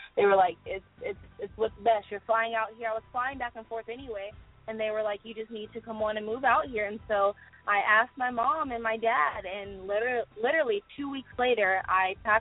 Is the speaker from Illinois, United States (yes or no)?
no; Houston, Texas, United States; But I'm a 19-year-old, and I'm from Houston, Texas.